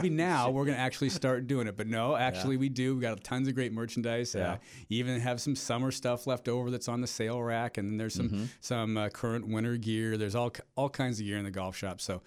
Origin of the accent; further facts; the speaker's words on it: Canada; I come from Canada, so we call them, it's a toque.